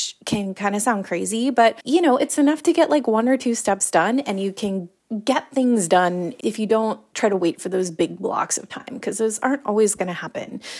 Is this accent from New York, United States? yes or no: no; Portland, Oregon, United States; I'm from Portland, Oregon